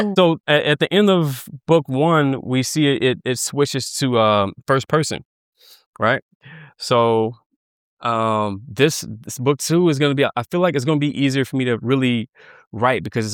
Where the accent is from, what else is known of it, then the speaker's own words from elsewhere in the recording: New Orleans, Louisiana, United States; And I think it comes from like my Southern roots. I'm from New Orleans.